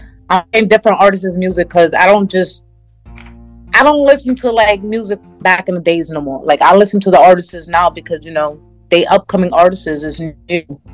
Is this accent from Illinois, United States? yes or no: no; Brooklyn, New York, United States; also born or lived in Bronx; So my hometown is Brooklyn, but you know, I was born and raised in the Bronx. So I'm in between. I'm the Bronx baby and I'm a Brooklyn baby.